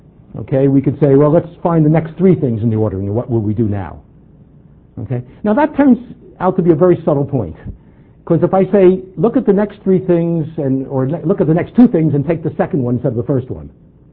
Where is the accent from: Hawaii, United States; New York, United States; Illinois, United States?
New York, United States; accent: New York; now in Toronto, Canada; And by now, even though I was introduced as a Torontonian, my New York accent will start to come out, and I can't help it at this speed.